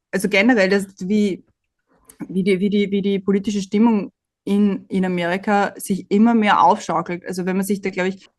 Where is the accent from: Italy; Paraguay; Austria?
Austria; Und bei uns in Österreich wird einem immer eingebläut, ja, nicht über den Gegner reden.